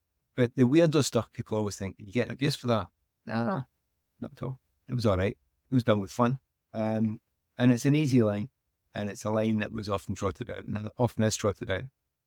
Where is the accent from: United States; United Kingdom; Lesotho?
United Kingdom; Glasgow, Scotland; growing up in the East End of Glasgow, I loved it. I was really, really happy.